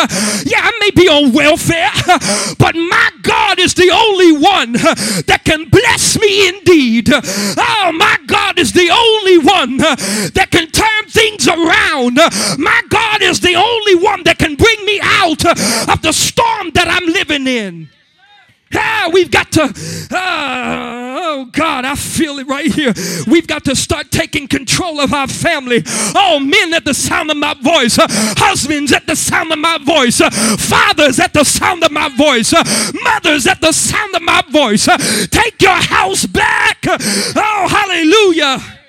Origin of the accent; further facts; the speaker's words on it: United States; I know growing up in the Homewood community, my mama used to make me get up and go to church